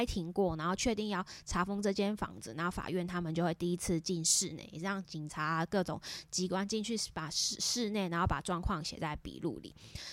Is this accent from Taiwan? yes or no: yes; Taiwan; 其实买房子真的除了说我们台湾人的首购